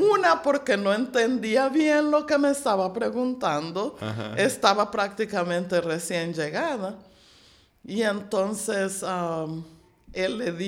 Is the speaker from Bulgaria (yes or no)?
no; Tela, Atlántida, Honduras; now in Massachusetts, United States; De Honduras, soy de Tela.